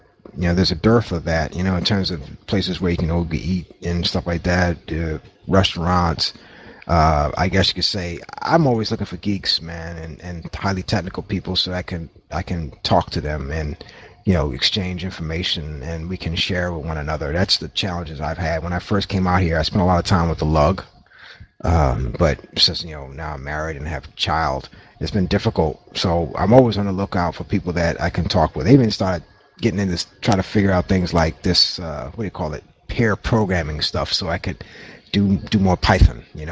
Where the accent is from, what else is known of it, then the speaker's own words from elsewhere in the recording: Brooklyn, New York, United States; I never, you know, did a whole lot of that when I was growing up in Brooklyn.